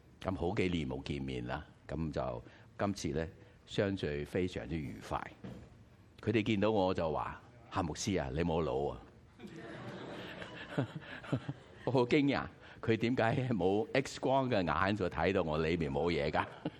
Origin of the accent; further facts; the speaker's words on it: China; Cantonese is a second language; 我唔系广东人，我系捞松啊。啊，广东话就唔系我嘅母语啊